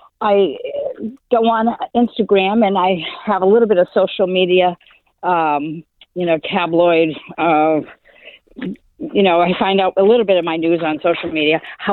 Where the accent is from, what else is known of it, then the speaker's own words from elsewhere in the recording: San Diego, California, United States; I'm from San Diego County. I live in North County, San Diego, however.